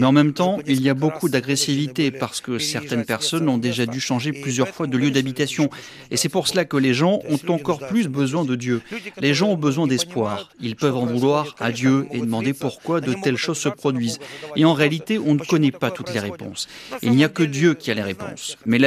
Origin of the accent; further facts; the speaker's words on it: Crimea, Ukraine; moved away as an adult; also born or lived in Donbas; Moi aussi je suis un déplacé, je suis de Crimée.